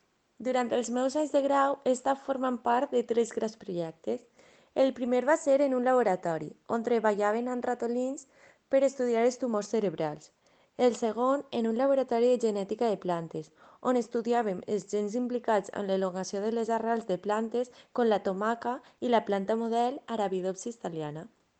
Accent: Pego, Valencian Community, Spain; tinc 23 anys, soc de Pego

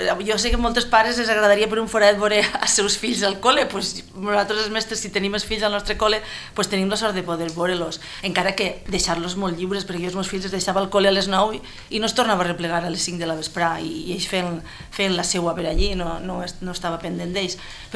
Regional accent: Pego, Valencian Community, Spain; Pues jo sóc pegolina i vaig néixer així a Pego el 23 de juliol del 1964.

